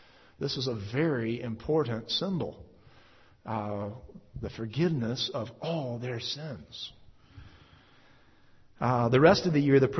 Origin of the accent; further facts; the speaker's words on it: Alabama, United States; my home state of Alabama became the first state to actually have an official holiday for Christmas